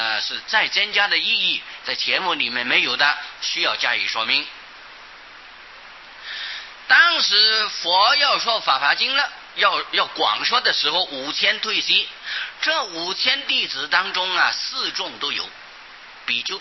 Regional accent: China; 那么我们中国人从前也是一样啊

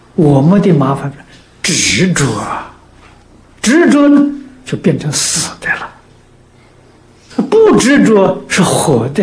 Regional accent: China; 所以我们中国人塑佛像，塑中国人的面孔，正确的。

